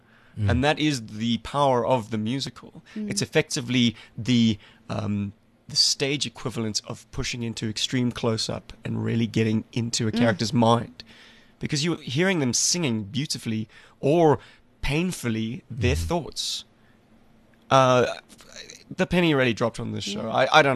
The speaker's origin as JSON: {"language": "English", "town": "Cape Town", "region": "Western Cape", "country": "South Africa", "tie": "born or raised there", "said": "My hometown, baby."}